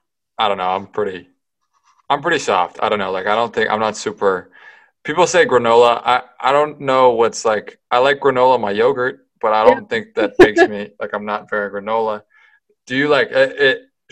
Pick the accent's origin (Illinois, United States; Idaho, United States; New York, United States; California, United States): California, United States; I say I'm from California. I split high school between two California spots. So, people are always like, you're fake Californian.